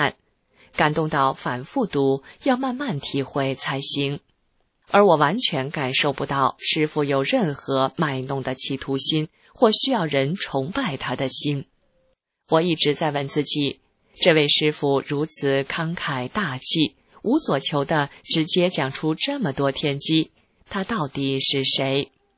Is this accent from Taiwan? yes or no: yes; Taiwan; born there; 感谢上天让我今生生为中国人，在自由的台湾出生。